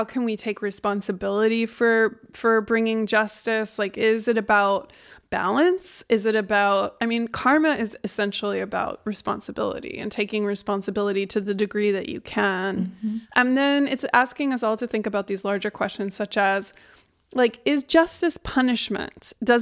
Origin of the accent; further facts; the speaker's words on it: United States; I, for instance, speak English, and I grew up in the United States.